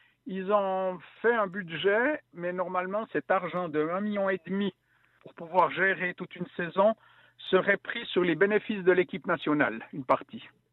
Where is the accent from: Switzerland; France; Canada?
Switzerland